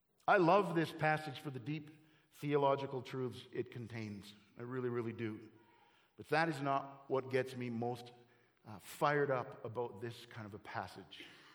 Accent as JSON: {"language": "English", "country": "Canada", "tie": "born or raised there", "said": "eventually this guy ends up in Canada playing football for my hometown team."}